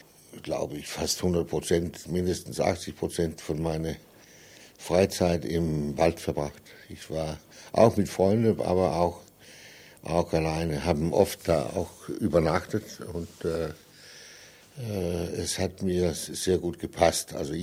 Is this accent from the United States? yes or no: no; Ebeltoft, Central Denmark Region, Denmark; German is a second language; also born or lived in Copenhagen / Jutland; now in Germany; Dann kam mein kleiner Bruder und da sind wir in die Mitte von Jütland gezogen und dann nachher, so ungefähr, als ich Schule anfange, in Ebeltoft. Das ist so eine sehr bekannte Touristort in Dänemark. So, da bin ich eigentlich aufgewachsen.